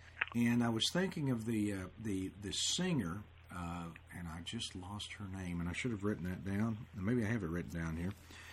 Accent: Chelsea, Oklahoma, United States; I had always thought that she came from Claremore, which is right down the road from my hometown of Chelsea.

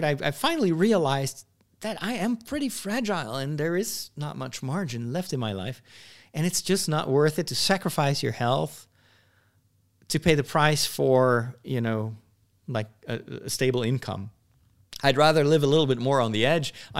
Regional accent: Netherlands; English is a second language; But I always felt more of an international citizen than a Dutchman. Proof is in the pudding. I'm speaking English right now.

